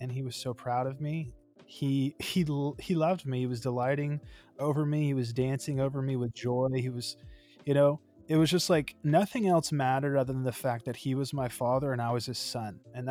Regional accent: Lynchburg, Virginia, United States; And then I moved back to Lynchburg, back to my hometown.

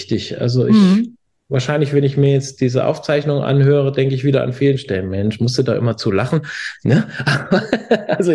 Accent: Thuringia, Germany; Aber ja, wenn man sagt, okay, wir sind Thüringer und wir haben halt nicht nur Bratwurst und Klöße, ja, sondern wir haben hier eine nachhaltige, wunderschöne Architektur

